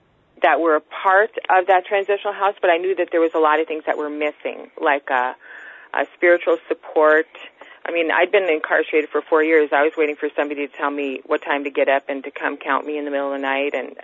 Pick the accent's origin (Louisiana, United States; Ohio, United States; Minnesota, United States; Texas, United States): Minnesota, United States; I'm really hard-headed. I'm from Minnesota. I have to be.